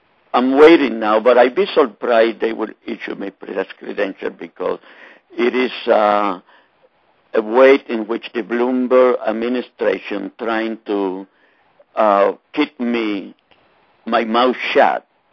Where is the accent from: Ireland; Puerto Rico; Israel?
Puerto Rico; moved away; I was born and raised in Puerto Rico. I came here in 1951 during the McCarthy era.